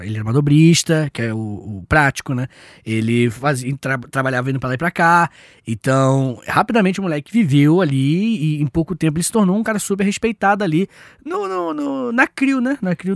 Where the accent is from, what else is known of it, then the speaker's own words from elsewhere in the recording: Angra dos Reis, Rio de Janeiro, Brazil; na minha cidade natal, que é Angra dos Reis, são mais de 2.000 praias.